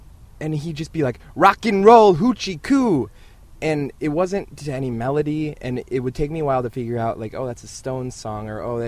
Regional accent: South Dakota, United States; Close. I grew up in South Dakota.

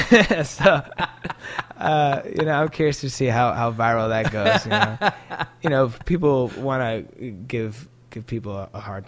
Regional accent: Shoreline, Washington, United States; also born or lived in Seattle; I was born in the Capitol Hill Group Health. Okay. And then I grew up around Fremont the first few years of my life, and then I lived in Shoreline for most of my youth.

